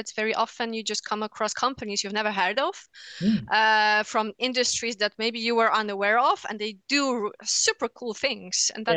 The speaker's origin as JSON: {"language": "English", "country": "Poland", "tie": "born or raised there", "also_born_or_lived": "Milan, Italy", "lives_now": "Netherlands", "said": "I was born and raised in Poland, and then I did my studies in Italy, in Milan. This is where I fell in love with the language, the culture, the Italian mentality. For the past 11 years already, oh my gosh, the time flies, I'm living in the Netherlands."}